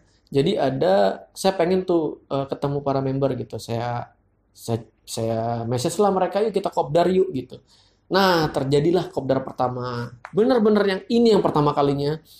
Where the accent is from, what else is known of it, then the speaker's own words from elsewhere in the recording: Samarinda, East Kalimantan, Indonesia; karena memang kita itu orang Samarinda itu kan ciriasnya bubuhannya, bubuhannya gitu.